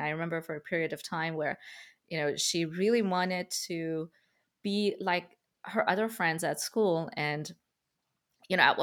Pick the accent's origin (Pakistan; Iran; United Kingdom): Iran; moved away as an adult; now in United States; My childhood and adolescence was in Iran. And then as an adult, I grew up basically here in the States.